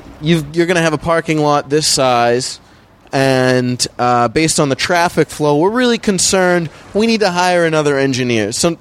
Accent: Massachusetts, United States; I was 5 minutes from New Hampshire. I'm not a city person at all.

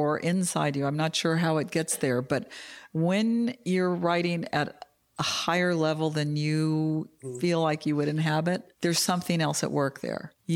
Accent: Kentucky, United States; also born or lived in San Antonio, Texas; I was born in Texas, born in San Antonio, and my dad got out of the Army and we moved to Kentucky.

